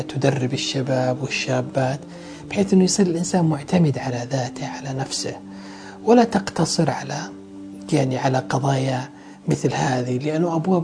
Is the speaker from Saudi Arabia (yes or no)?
yes; Saudi Arabia; يبدو لي أنه ثقافة الأوقاف عندنا في المملكة العربية السعودية يعني ما زالت محدودة